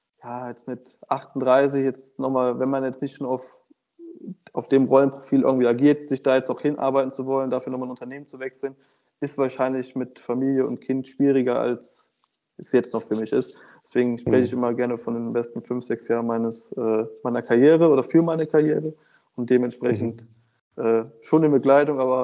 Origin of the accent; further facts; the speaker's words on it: North Rhine-Westphalia, Germany; Das ist mir wichtig als Rheinländer.